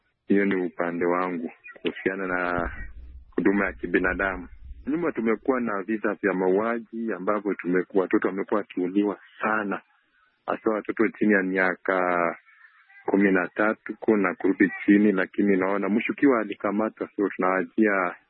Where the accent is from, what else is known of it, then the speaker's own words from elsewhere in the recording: Moisbridge, Uasin Gishu County, Kenya; natoka Moisbridge, Wasingishu County, Kenya.